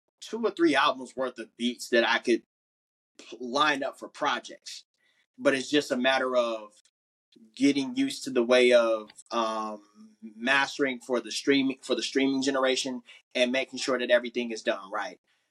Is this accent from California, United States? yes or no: yes; California, United States; That's where I grew up. And even though I don't live in the Bay Area no more, that doesn't mean I'm not from the Bay Area.